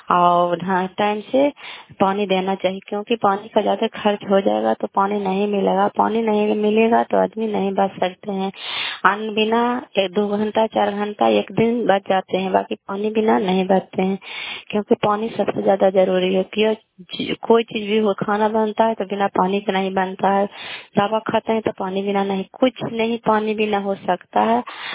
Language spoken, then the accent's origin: Hindi; Kalyanpur, Bihar, India; घर कल्याणपुर वाली, बेलसी पंचायत, प्रखंड चंदी, जिला नालंदा का निवासी हूँ।